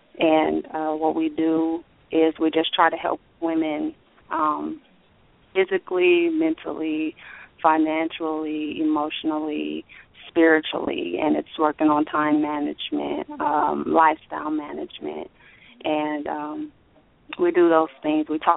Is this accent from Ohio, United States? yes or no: no; Omaha, Nebraska, United States; now in Fort Worth, United States; I live in the Fort Worth Metroplex. I am from Omaha, Nebraska. I've been living in Texas for about 2 years.